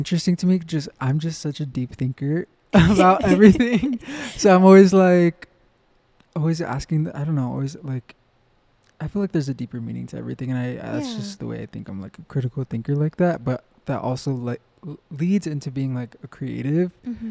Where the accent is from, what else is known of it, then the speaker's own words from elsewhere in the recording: New Mexico, United States; And I'm like, I'm from New Mexico.